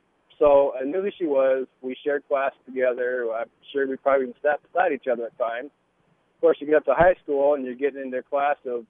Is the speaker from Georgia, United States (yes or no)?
no; Evansdale, Iowa, United States; Now, we grew up in Evansdale, Iowa, which is right outside of Waterloo.